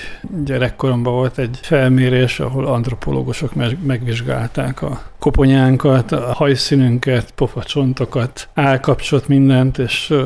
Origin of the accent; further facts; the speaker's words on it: Vojvodina, Serbia; born there; Mondom, én nem megyek vissza, mert én itt születtem magyarként.